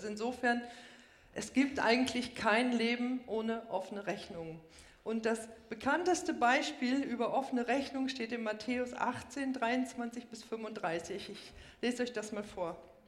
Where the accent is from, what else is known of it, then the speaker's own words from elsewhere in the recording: North Rhine-Westphalia, Germany; Also ich komme ja aus Ostwestfalen